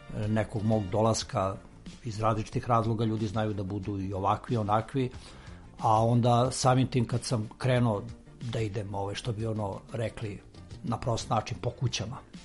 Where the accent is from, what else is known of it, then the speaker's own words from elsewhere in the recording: Šumadija, Serbia; now in Belgrade, Serbia; rodom iz jednog dela Šumadije. Živim tu u Beogradu, na Dorćulu, imam nekih 64 godine i bavim se zanatom od srednje škole do danas.